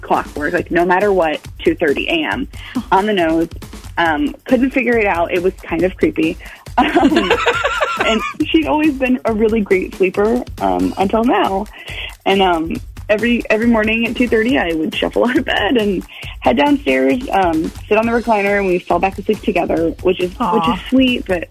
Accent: Madison, Wisconsin, United States; I'm from Madison.

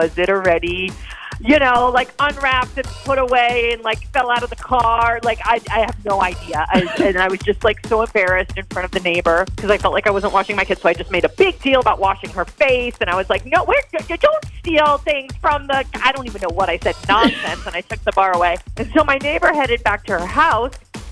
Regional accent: Lake Mills, United States; I'm from Lake Mills.

